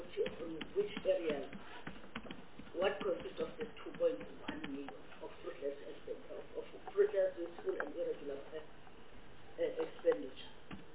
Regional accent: Eastern Cape, South Africa; I'm from the Eastern Cape. I think I'm talking on behalf of the rural areas in the Eastern Cape

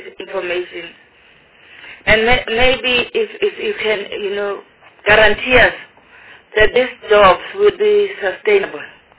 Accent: Mpumalanga, South Africa; I'm from Mpumalanga. My constituency is Hazyview, the rural area.

